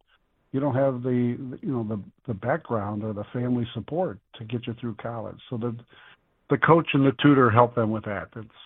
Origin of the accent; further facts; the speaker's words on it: Mackinaw City, Michigan, United States; when I grew up in Mackinac City, my parents were ministers. We had no money